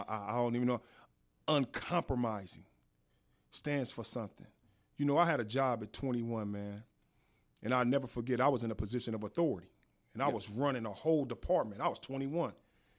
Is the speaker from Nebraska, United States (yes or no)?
no; Inglewood, California, United States; You know, I was born and raised in Inglewood. You know, I come from a gang-infested element.